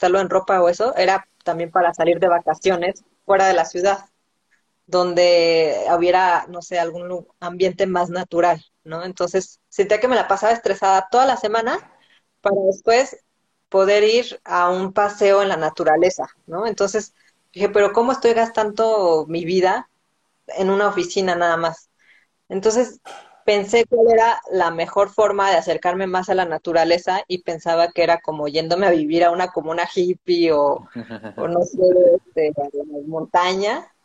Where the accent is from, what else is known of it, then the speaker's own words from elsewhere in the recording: Uruapan, Michoacán, Mexico; Yo soy de Uruapan, Michoacán, y allá íbamos a pasear que a las cascadas, que al bosque, al volcán.